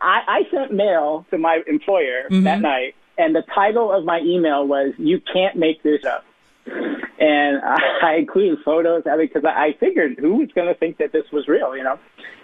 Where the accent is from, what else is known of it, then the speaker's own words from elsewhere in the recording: Midwest, United States; Well, you know, I'm from the Midwest and grew up on a farm, so I don't have necessarily the, you know, animals or you know, family members type thing.